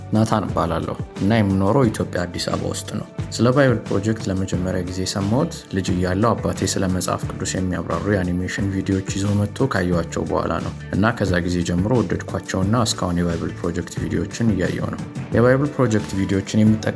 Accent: Addis Ababa, Ethiopia; I'm from Ethiopia, Addis Ababa.

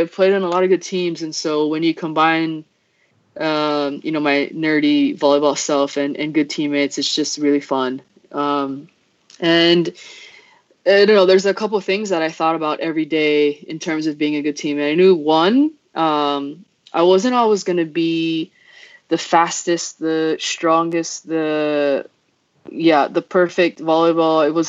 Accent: Hawaii, United States; I grew up in Hawaii, and you could probably already tell that my grammar is not the best.

